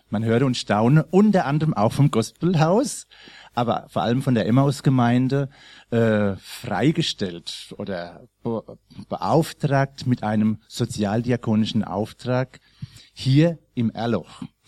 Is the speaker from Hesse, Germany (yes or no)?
yes; Babenhausen, Hesse, Germany; born there; also born or lived in Colombia; gebürtig aus Babtown, Babenhausen.